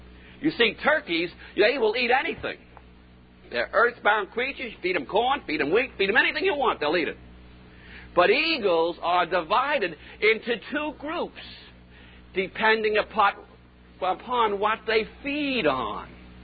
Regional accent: Tulsa, Oklahoma, United States; I come from Tulsa

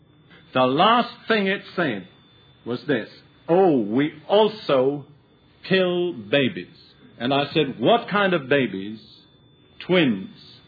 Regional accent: United Kingdom; I was trained as a logician, and I'm British, and I'm not over-emotional.

